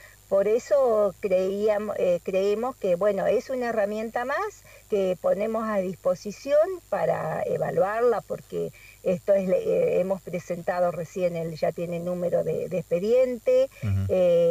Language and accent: Spanish; San José de Feliciano, Entre Ríos, Argentina; También en mi ciudad, yo soy de San José Feliciano